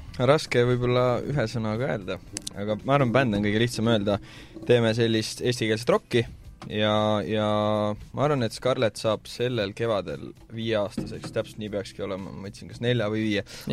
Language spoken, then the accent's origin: Estonian; Rapla, Rapla County, Estonia; mina olen Raplast pärit.